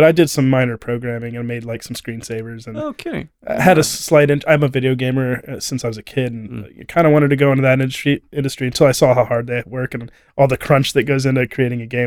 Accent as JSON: {"language": "English", "town": "Houston", "region": "Texas", "country": "United States", "tie": "born or raised there", "said": "But since I grew up in Houston, lived there for 40 years, never lived anywhere else."}